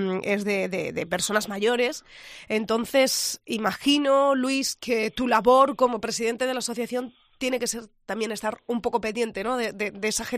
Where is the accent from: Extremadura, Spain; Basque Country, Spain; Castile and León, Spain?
Extremadura, Spain; Mérida; la gente ya sabe el barrio donde yo nací y donde yo me he criado? En Nuestra Señora de la Antigua.